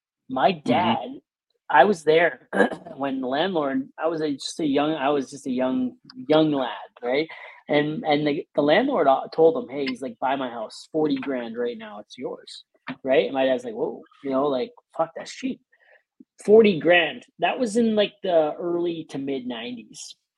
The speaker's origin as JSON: {"language": "English", "town": "Hamilton", "region": "Ontario", "country": "Canada", "tie": "born or raised there", "said": "I'm from Hamilton, Ontario, Canada. I'm out near Toronto."}